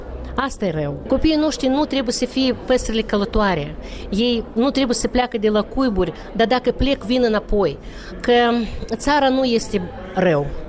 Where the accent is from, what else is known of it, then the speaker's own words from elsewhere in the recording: Chișinău, Moldova; dar totdeauna eu sunt de la Chișinău în 5 generație